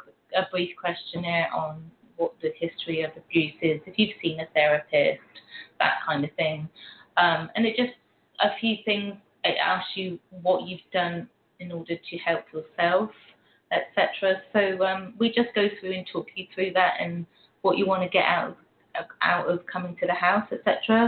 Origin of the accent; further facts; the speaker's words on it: United Kingdom; being that I'm from Britain, obviously. You can hear the old accent.